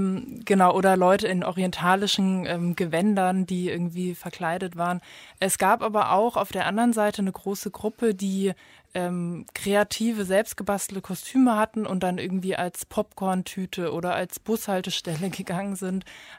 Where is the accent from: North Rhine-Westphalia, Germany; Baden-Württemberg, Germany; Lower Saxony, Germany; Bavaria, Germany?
Bavaria, Germany; Genau, ich komme aus Bayern.